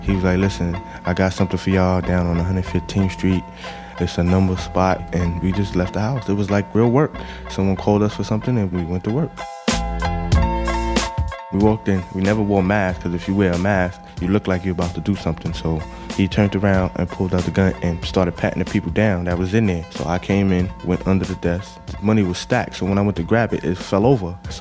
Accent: Bronx, New York, United States; I grew up in the Bronx. I didn't know my father at all, but my mom was like my best friend.

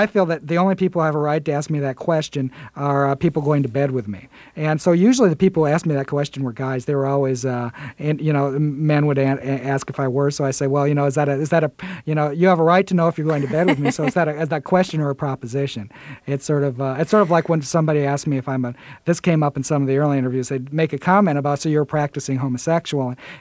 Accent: Aurora, Illinois, United States; born or raised there

